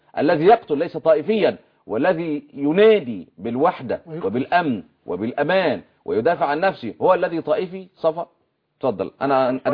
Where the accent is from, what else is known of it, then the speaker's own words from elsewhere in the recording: Syria; انا مواطن سوري